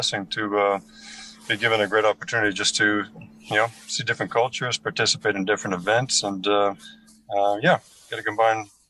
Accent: Canada; now in Kuwait; I'm a Canadian originally. I've lived in the Middle East for 13 years, Russia for a year. I have a house in Houston, I have a house in Brazil where my wife is from

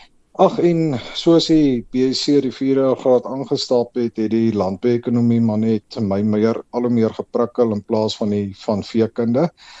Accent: Hopetown, Northern Cape, South Africa; also born or lived in Bridgetown; ek het groot geword in die Noord-Kaap. So die eerste 5-6 jaar van my lewe op Bridgetown en daarna op Hopetown. So ek kom maar uit 'n vee-area uit, Hopetown net teen die Oranje rivier, so daar's 'n klompie besproeiing ook

